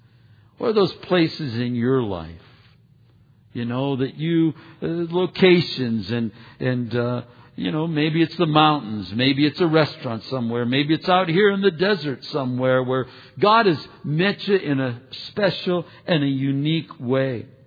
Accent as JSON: {"language": "English", "region": "Pennsylvania", "country": "United States", "tie": "born or raised there", "lives_now": "Riverside, United States", "said": "I grew up in Pennsylvania, wanted someplace greener, prayed for someplace greener than Riverside even"}